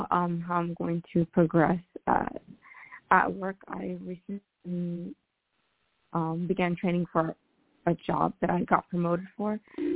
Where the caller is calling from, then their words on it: Ohio, United States; I'm calling from Ohio.